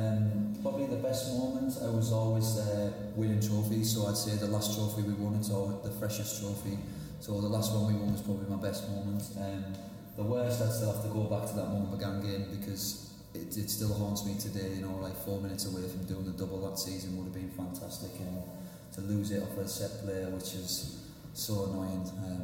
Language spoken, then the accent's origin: English; Middlesbrough, North East England, United Kingdom; And it's my hometown. So everybody, it's only a small town in the UK, so everybody's buzzing